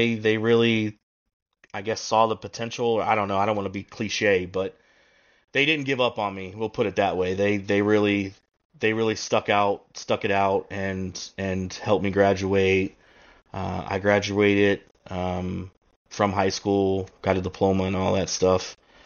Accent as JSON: {"language": "English", "town": "Fort White", "region": "Florida", "country": "United States", "said": "I moved from Fort White, which is where we lived. I always say Gainesville because no one knows where Fort White, Florida is."}